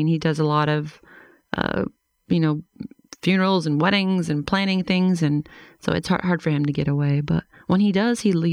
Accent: Beaver Falls, Pennsylvania, United States; I am from Beaver Falls, Pennsylvania, which is about 10 miles from the Ohio border and 30 miles north of Pittsburgh.

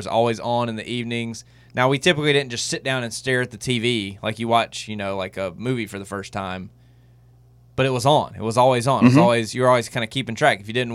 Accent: the Carolinas, United States; You know, we're growing up in the Carolinas.

